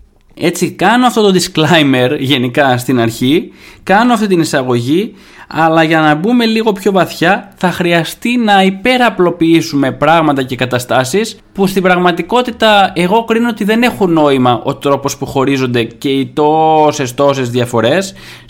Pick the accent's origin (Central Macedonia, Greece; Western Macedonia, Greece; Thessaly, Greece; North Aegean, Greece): Central Macedonia, Greece; Thessaloniki; Έτσι, είμαι Θεσσαλονικιός, άρα είμαι στους Θεσσαλονικιούς.